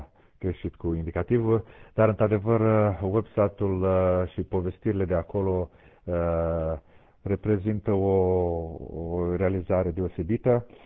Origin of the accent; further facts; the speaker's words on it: Romania; mă face fericit să spun că sunt român